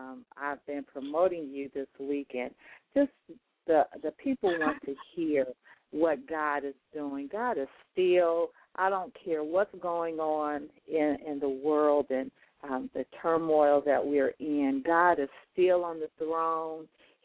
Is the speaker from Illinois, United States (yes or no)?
yes; Chicago, Illinois, United States; she is out of Chicago, Illinois, my hometown.